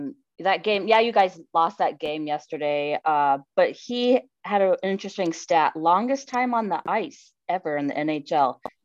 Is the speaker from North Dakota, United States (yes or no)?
yes; North Dakota, United States; I think I was cheering for the Minnesota Wild that year just because I grew up in North Dakota.